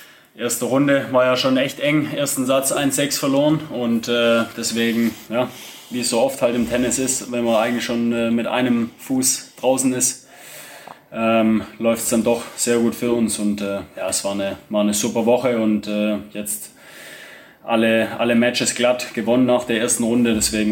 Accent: Stuttgart, Baden-Württemberg, Germany; ich komme direkt aus Stuttgart

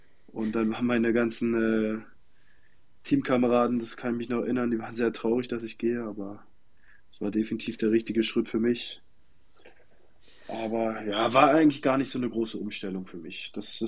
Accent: Berlin, Germany; Ich komme selber aus Treptow-Köpenick

